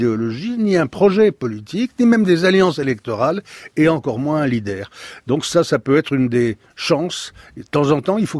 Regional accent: Occitanie, France; par exemple chez nous dans le Lot, il y a des routes dans lesquelles il est même pas question d'arriver à 70.

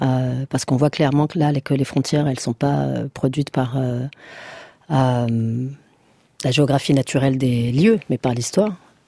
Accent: Morocco; Mais moi, je suis originaire du Maroc

